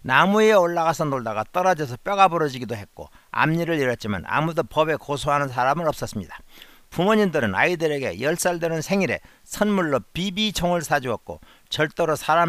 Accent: North Jeolla, South Korea; 저는 전북의 한 시골에서 어린 시절을 보냈습니다. 50여 가구가 사이좋게 살던 저희 마을에는 집집마다 살구나무가 있었습니다.

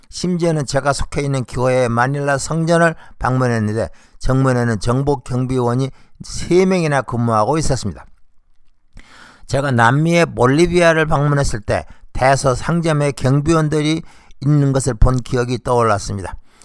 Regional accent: South Korea; 제가 한인이라고 말하면 무척 반가워해 주었습니다.

